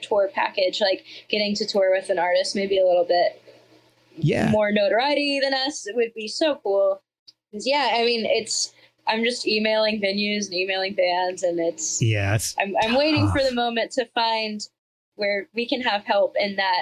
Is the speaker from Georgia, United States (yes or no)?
yes; Georgia, United States; I'm from Georgia. Like, I shouldn't know you.